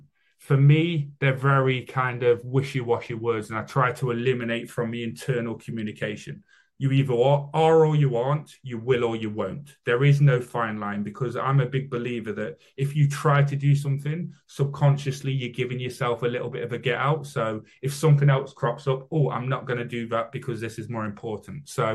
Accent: United Kingdom; Being British as well, a lot of you guys are probably thinking, what's this guy saying?

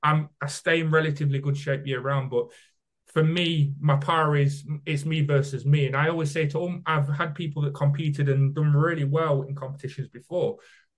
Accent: United Kingdom; I'm British, so am I.

